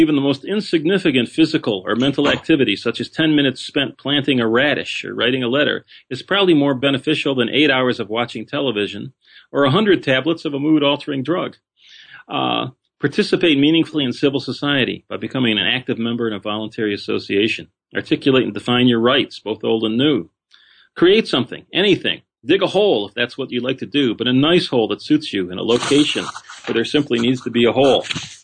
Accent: Detroit, Michigan, United States; You know, I come from Detroit, which was a city with problems.

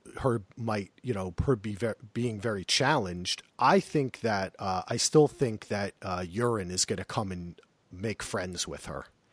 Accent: New Jersey, United States; I'm sorry, I am from New Jersey. That's kind of hard for me.

